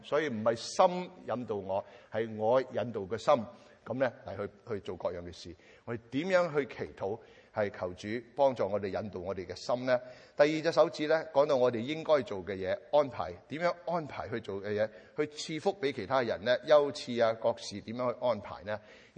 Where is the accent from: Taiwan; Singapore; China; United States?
China; 我们中国人都这么讲的嘛